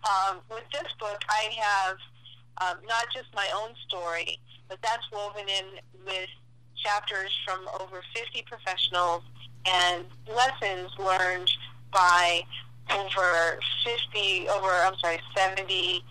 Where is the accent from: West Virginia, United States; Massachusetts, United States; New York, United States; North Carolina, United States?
Massachusetts, United States; born there; now in Fort Lauderdale, United States; I was born in Massachusetts. I now live in Fort Lauderdale, Florida.